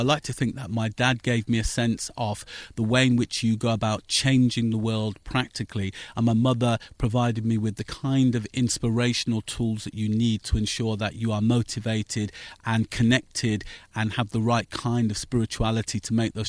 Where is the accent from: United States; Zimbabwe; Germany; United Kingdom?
United Kingdom; Wellingborough, East Midlands; also born or lived in Northampton; I was born in Northampton and lived for the first 8 years of my life down the road in Wellingborough.